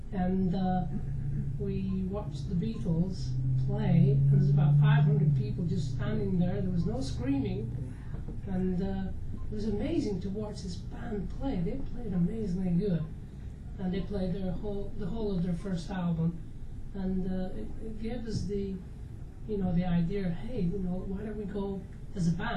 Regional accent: Accrington, North West England, United Kingdom; I said, no, I'm from Accrington. It's kind of nearby.

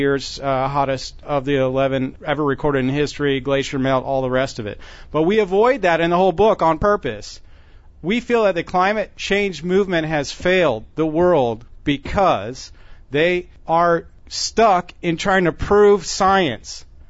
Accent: United States; now in Vancouver, Canada; I am American, but Canada is my adopted homeland now. I don't have any intention to go back to the States anytime soon.

